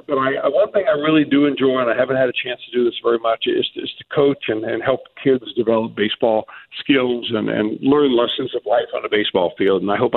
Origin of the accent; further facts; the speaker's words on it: Cincinnati, Ohio, United States; And I told him I was from Cincinnati.